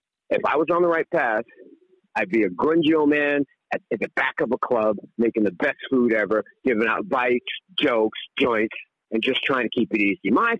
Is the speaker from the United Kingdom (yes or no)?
yes; England, United Kingdom; now in Bronx, United States; So I came to the Bronx. I was born in England. I'm English.